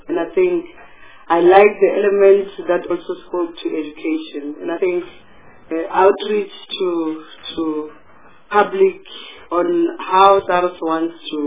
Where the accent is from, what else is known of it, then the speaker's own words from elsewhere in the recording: Limpopo, South Africa; I'm from Limpopo.